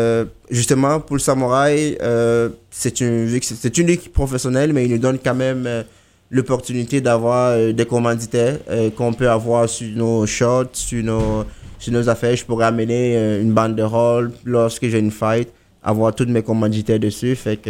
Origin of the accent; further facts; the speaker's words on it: Canada; Je suis canadien, ouais.